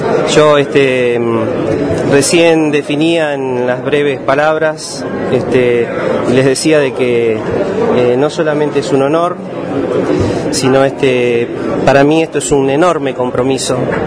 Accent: Santa Fe, Argentina; Yo soy de Santa Fe, vivo en Santa Fe, amo mi Santa Fe.

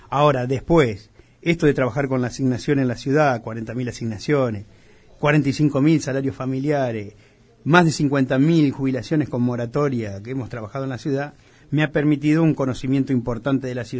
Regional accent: Entre Ríos, Argentina; born there; now in Santa Fe, Argentina; yo no nací en Santa Fe, nací en Entre Ríos.

